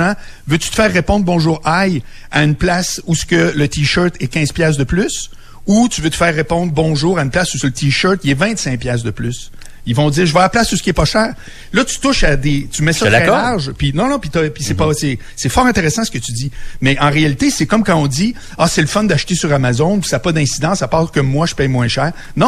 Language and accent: French; Quebec, Canada; moi-même, je suis un Québécois